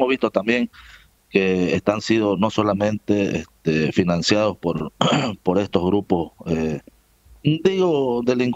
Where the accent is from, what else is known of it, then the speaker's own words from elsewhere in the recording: Santa Cruz, Bolivia; Nosotros como parlamentarios cruceños, que somos más de 35 personas en Santa Cruz de la Sierra